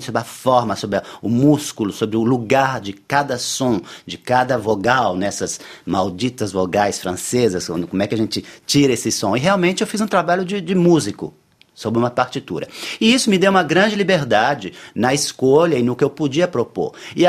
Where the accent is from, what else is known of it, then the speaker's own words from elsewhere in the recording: Brazil; Depois, sou brasileiro, se você fala português, posso falar.